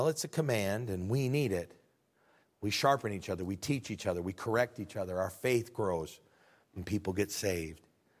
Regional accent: Illinois, United States; they're from Illinois, like we're from Illinois

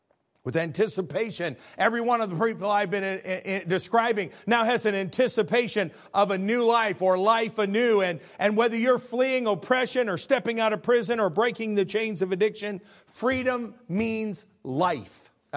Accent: Illinois, United States; now in Arkansas, United States; I always say I'm a refugee from the People's Republic of Illinois. We fled the tyranny.

